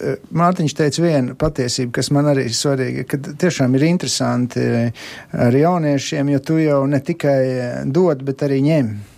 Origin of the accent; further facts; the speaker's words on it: Rūjiena, Valmiera Municipality, Latvia; now in Jaunciems, Latvia; es īstenībā nemaz, Marta, neesmu no jaunciem, es esmu no Rūjens, bet es tagad esmu pārcēlies uz to jaunciem.